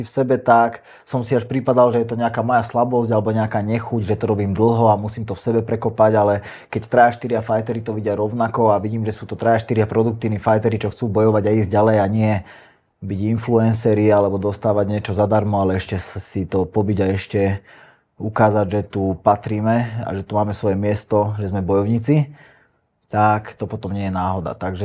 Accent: Nové Zámky, Nitra Region, Slovakia; Narodil aj vyrastal som v Nových Zámkoch, áno.

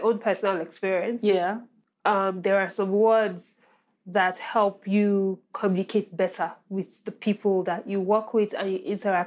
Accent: Nigeria; accent: Nigerian; English is a second language; So I don't think I have lost my accent. I know that I sound like a Nigerian

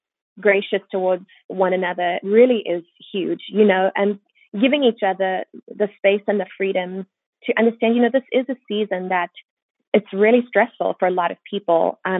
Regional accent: South Africa; And I was born and raised in South Africa. So my band is South African.

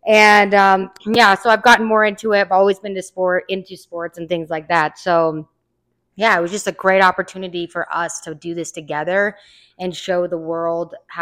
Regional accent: Pagosa Springs, Colorado, United States; Yep, Dee is from Denver, Colorado, and I'm from Pagosa Springs, Colorado.

